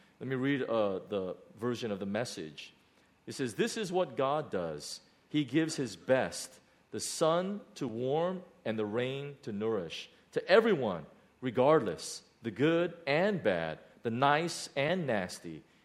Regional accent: United States; look Asian on the outside, but you cut me up, I'm a white person. You know, that's what I thought growing up in America.

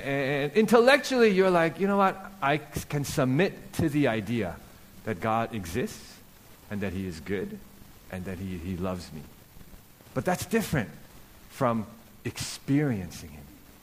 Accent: Hong Kong; So when I was 16, growing up in Hong Kong

